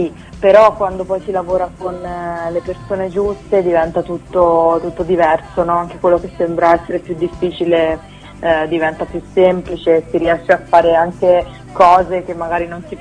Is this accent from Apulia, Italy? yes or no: no; Tuscany, Italy; io sono una cantautrice, sono toscana